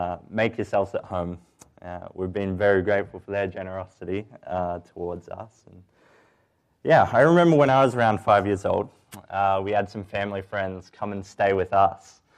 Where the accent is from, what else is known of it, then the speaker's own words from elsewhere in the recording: Australia; now in Canada; I'm an intern here, and I'm from Australia. We've been over here in Canada for about 10 months with my wife, Abby.